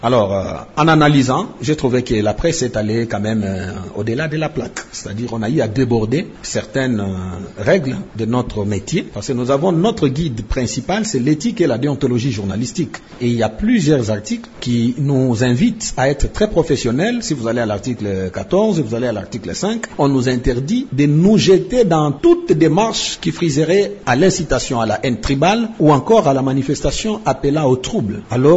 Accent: DR Congo; Nous sommes congolais comme tout autre

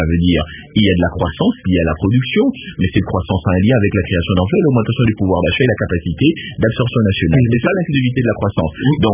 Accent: DR Congo; now in Kinshasa, DR Congo; moi je suis congolais, je vis dans cette ville de Kinshasa et j'ai fait le tour de quelques provinces.

